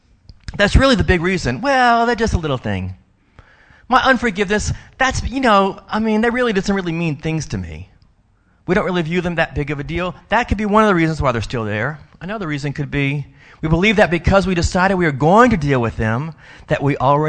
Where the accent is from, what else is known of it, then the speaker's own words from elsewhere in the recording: New Orleans, Louisiana, United States; I'm from New Orleans, so you have the Mississippi, and it bends constantly. And that's why it's called the Crescent City, because it goes in a crescent around the city.